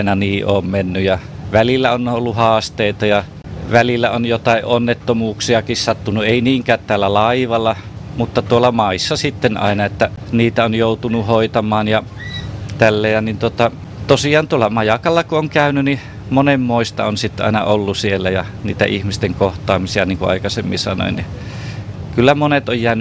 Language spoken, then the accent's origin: Finnish; Savo, Finland; No itse asiassa mä oon savolainen.